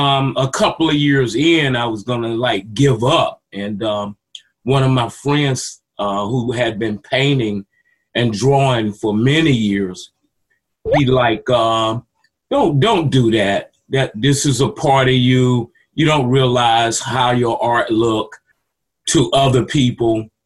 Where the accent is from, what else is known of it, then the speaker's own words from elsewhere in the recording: North Carolina, United States; born there; I was born in North Carolina in 1962.